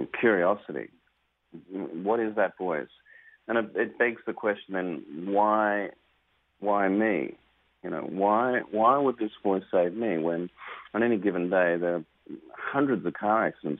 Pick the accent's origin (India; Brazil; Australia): Australia; now in United States; throughout the US and also my home country of Australia.